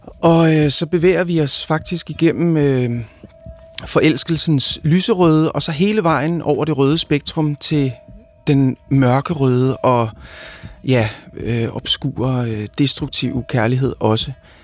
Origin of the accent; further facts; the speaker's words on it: Roskilde, Zealand, Denmark; jeg er opvokset i Roskilde og har siden barnsben skrevet og tegnet og spillet musik